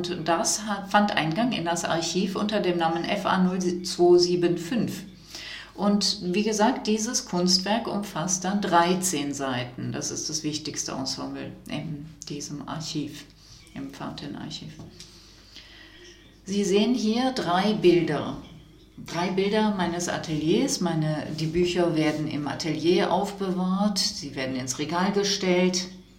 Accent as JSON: {"language": "German", "country": "France", "second_language": "German", "said": "Man hört, dass ich bin Franzose. Ich habe Englisch mit einem französischen Text, Akzent gesprochen"}